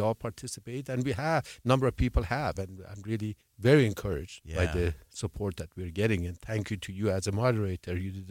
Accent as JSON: {"language": "English", "country": "Iran", "moved": "yes", "said": "I'm from Iran, and in Iran, there are many philosophers that they promoted kindness."}